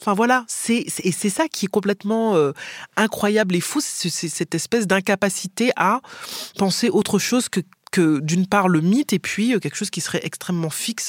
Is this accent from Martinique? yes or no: yes; Martinique; pour moi, être de Martinique, être une femme noire